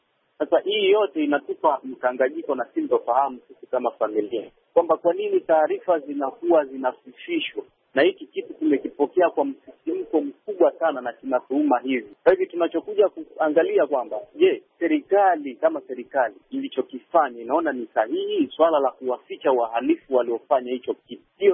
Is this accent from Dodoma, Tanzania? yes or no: no; Iringa, Tanzania; manake mimi ninatokea Iringa